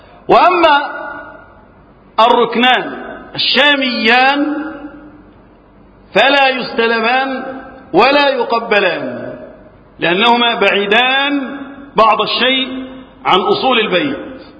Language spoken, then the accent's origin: Arabic; Egypt; اللهم احفظ بلدنا مصر وسائر بلاد المسلمين من الفتن